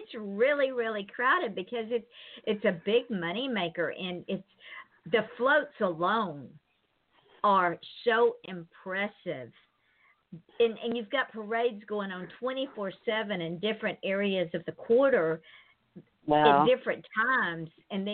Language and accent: English; Georgia, United States; It because it's on the coast in the state of Georgia, and I'm from Georgia